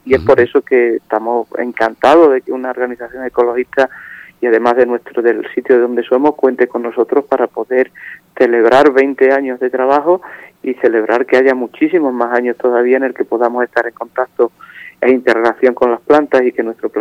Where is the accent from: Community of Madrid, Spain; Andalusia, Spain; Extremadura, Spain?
Extremadura, Spain; Pallares; la zona de Pallares, que es mi pueblo